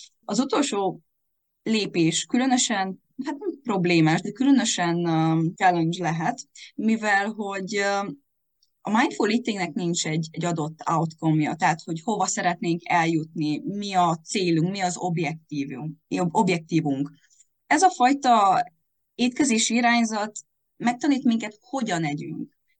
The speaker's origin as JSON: {"language": "Hungarian", "region": "Transylvania", "country": "Romania", "said": "mivel erdélyi vagyok, sok a román páciensem"}